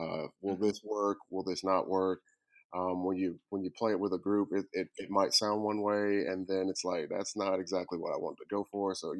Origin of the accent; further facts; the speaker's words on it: Pensacola, Florida, United States; I'm born and raised in Pensacola, Florida.